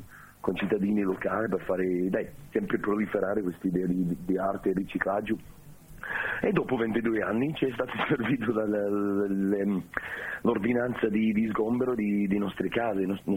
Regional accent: Scotland, United Kingdom; Italian is a second language; sono scozzese, ogni tanto mio italiano mi tradisce, non riesco a parlare.

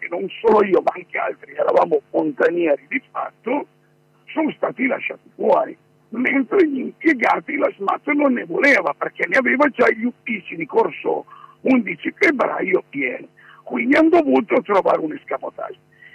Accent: Turin, Piedmont, Italy; born there; Torino è la mia città natale, ma già qui natale, io ci tengo, abito nelle Valli di Lanzo, ma ci tengo.

